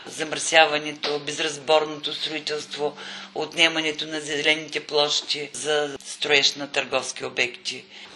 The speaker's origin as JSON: {"language": "Bulgarian", "town": "Veliko Tarnovo", "region": "Veliko Tarnovo Province", "country": "Bulgaria", "tie": "born or raised there", "also_born_or_lived": "Pavlikeni", "said": "Аз съм израсла в този град, въпреки че съм родена в Павликени. И помня Търно като един изключително чист, подреден град."}